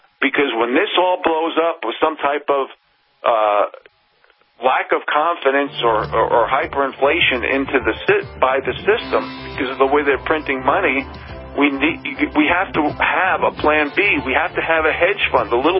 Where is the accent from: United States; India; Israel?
United States; Being an American is not a spectator sport.